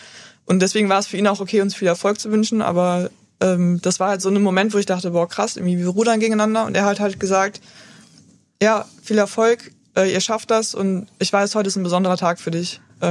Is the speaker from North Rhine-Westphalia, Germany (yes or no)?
yes; Cologne, North Rhine-Westphalia, Germany; Also ich bin ja auch Kölnerin.